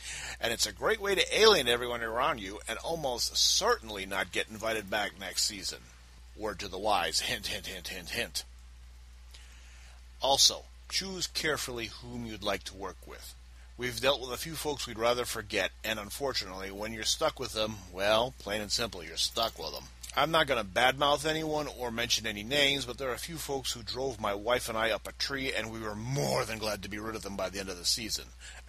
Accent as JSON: {"language": "English", "town": "Dayton", "region": "Ohio", "country": "United States", "said": "we hail from Dayton, Ohio"}